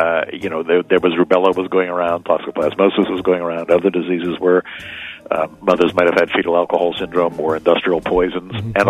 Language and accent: English; San Francisco, California, United States; I'm from San Francisco, so I'm used to kind of cool weather